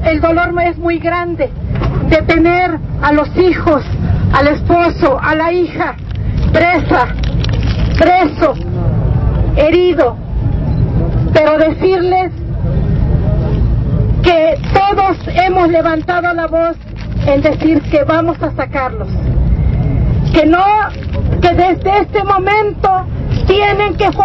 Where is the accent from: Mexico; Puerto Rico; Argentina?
Mexico; nuestra obligación como Atenco y como pueblo mexicano es estar en pie de lucha.